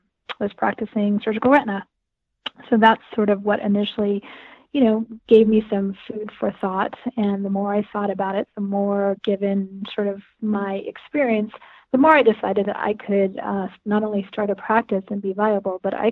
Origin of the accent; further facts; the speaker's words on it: Boulder, Colorado, United States; Boulder sort of was natural for me because this is my hometown.